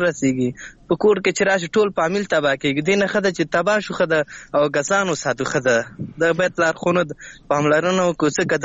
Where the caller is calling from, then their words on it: Laghman, Afghanistan; اړیکه مې له لغمان څخه نیولې ده.